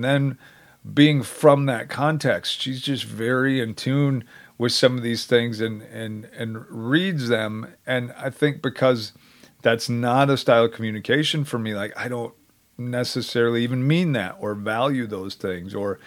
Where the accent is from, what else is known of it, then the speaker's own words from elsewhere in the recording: United States; I grew up in the United States, but come from a more indirect home and surroundings.